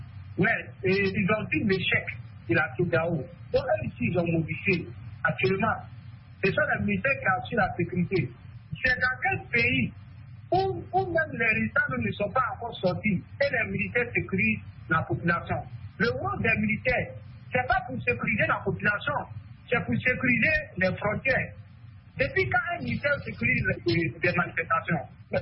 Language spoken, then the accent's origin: French; Burkina Faso; Même chez nous, au Burkina